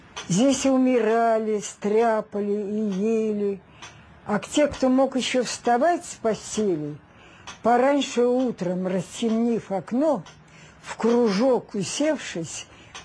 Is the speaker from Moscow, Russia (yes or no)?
yes; Moscow, Russia; Коренная москвичка. Родилась в Москве. Но судьба меня почему-то вдруг забросила в Ленинград.